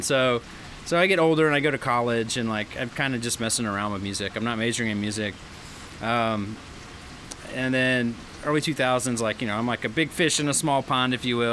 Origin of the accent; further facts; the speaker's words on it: Dickson, Tennessee, United States; also born or lived in Illinois / Alabama; I was born in Illinois and we lived in central Illinois until I was about five. And then we moved to LA, which would be lower Alabama, for 2 years. And then right before I started fourth grade, my parents moved to Dixon, Tennessee